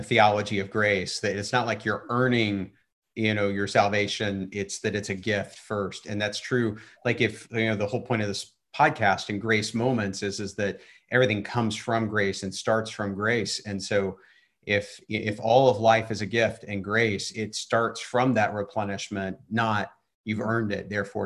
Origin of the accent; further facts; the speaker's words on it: Texas, United States; Big hair. I'm from Texas, baby.